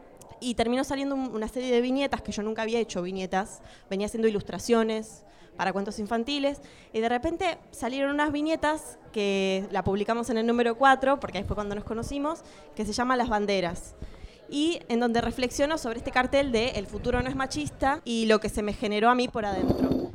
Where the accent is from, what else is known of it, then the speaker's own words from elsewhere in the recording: Buenos Aires, Argentina; eran 2 meses que estaba en Barcelona y venía con muchas ganas de estar acá, pero muchas ganas de seguir en Buenos Aires, de donde soy.